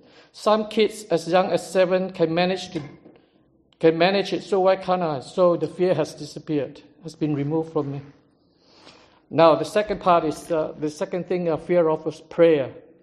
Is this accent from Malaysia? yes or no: yes; Malaysia; now in New Zealand; I was originally from Malaysia and was born to a non-Muslim Chinese household.